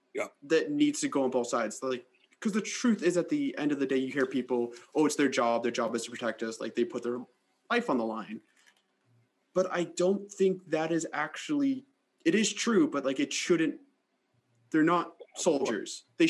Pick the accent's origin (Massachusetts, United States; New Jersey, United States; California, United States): Massachusetts, United States; Boston; I'm from Boston.